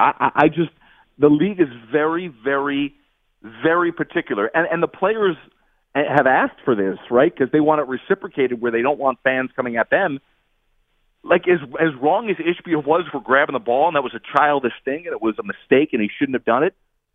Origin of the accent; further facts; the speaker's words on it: New Jersey, United States; Growing up in North Jersey, and watching all these kids